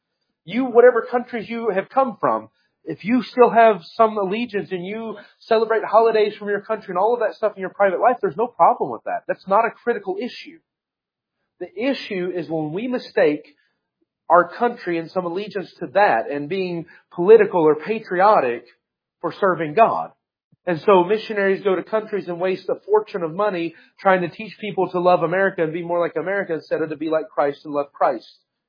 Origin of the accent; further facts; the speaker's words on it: United States; half the time I forget that I'm American.